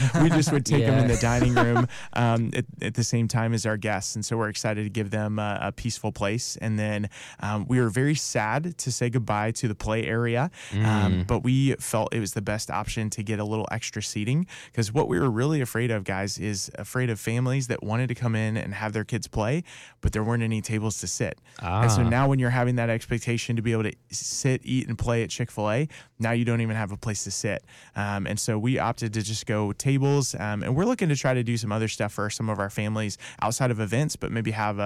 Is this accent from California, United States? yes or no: no; Nebraska, United States; So my quick story, I grew up in Nebraska, went to University of Nebraska-Lincoln, and actually majored in education.